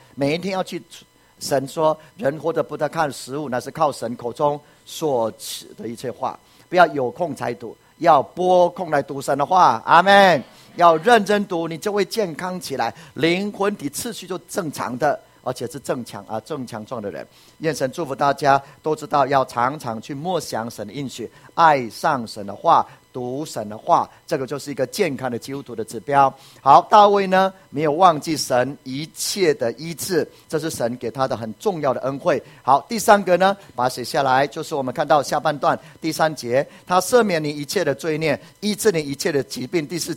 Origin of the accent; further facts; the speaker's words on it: Puli, Nantou County, Taiwan; 我就记得我小时候住在埔里的时候，那大概五六岁哈，那我跟我哥都差一岁，我妹妹跟我差一岁。那我们家哈住在埔里的地方